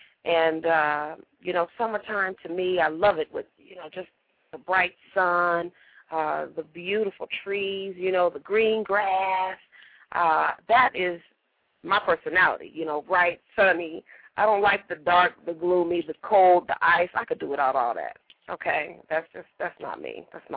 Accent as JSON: {"language": "English", "town": "Phoenix", "region": "Arizona", "country": "United States", "said": "because y'all know I'm from Phoenix. So I'm just like, I love the heat."}